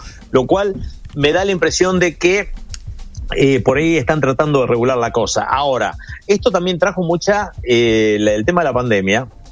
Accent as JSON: {"language": "Spanish", "country": "Argentina", "lives_now": "United States", "said": "Nosotros somos argentinos y esta cosa entendemos muy, muy bien."}